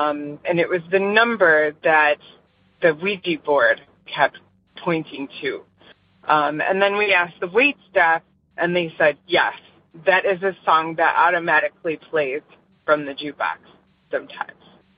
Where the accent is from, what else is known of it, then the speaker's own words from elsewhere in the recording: Midwest, United States; I am from the Midwest.